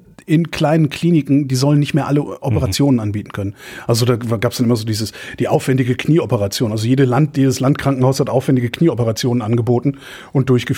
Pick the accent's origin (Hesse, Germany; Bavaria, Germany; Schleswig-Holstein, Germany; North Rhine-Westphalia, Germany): North Rhine-Westphalia, Germany; Ich bin da ja groß geworden in Nordrhein-Westfalen.